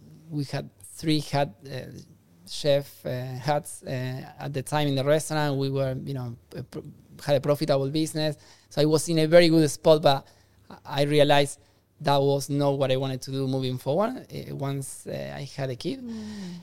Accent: Buenos Aires Province, Argentina; We grew up in just outside Buenos Aires.

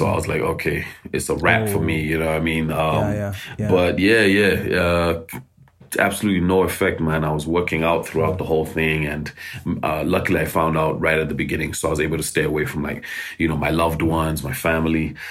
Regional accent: Nairobi, Kenya; born there; I was born in Nairobi during the Civil War in Uganda.

